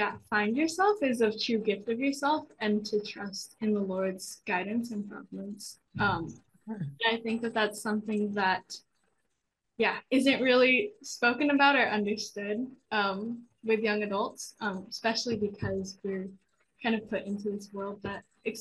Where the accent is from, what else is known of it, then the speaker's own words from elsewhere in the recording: Los Angeles, California, United States; I'm a first year missionary from Los Angeles, California.